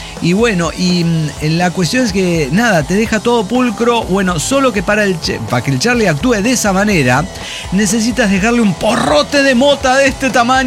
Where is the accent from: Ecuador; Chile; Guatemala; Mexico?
Mexico; Torreón, Coahuila; Y yo empecé, soy de Torreón, soy de Torreón.